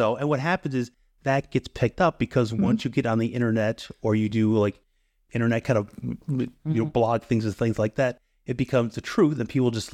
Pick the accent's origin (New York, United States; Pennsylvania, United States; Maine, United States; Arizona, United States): New York, United States; Middle Hope; I mean, I grew up in Middle Hope, New York, next to my grandparents